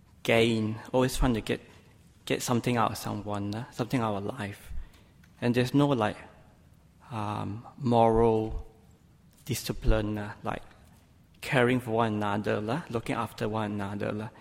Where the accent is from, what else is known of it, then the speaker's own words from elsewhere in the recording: Christmas Island; also born or lived in Malaysia; I was born in Malaysia, and I moved from Malaysia to Christmas Island when I was roughly about 7. And from there, I spent most of my life there.